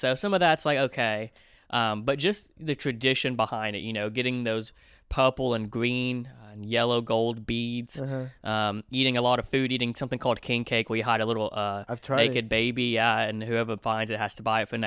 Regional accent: Natchitoches, Louisiana, United States; So I've been to Mardi Gras where I'm from, Louisiana. I'm from Northwest Louisiana.

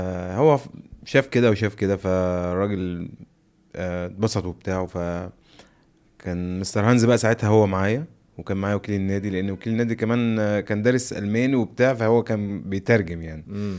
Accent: Mansoura, Dakahlia, Egypt; يعني صعب جدا ان واحد من بلدية المحلة وارياف وهو اساسا، وانا كمان من المنصورة

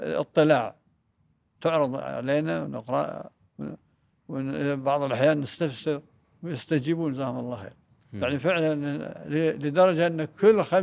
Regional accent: Kuwait; فعند ذلك عندنا في الكويت

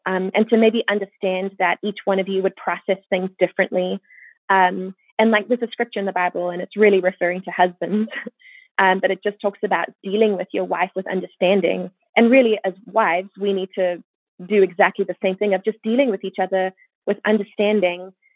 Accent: South Africa; And I was born and raised in South Africa. So my band is South African.

